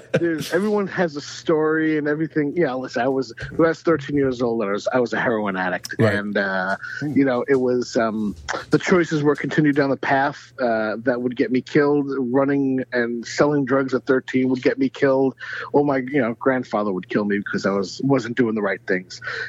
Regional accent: Brooklyn, New York, United States; And then growing up in Brooklyn, the first restaurant I worked at was a place called Jan's Ice Cream Shop.

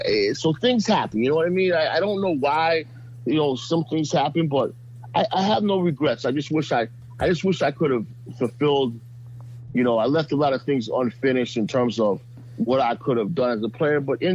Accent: Connecticut, United States; I don't know. First, you know, I'm from Rawl, Connecticut.

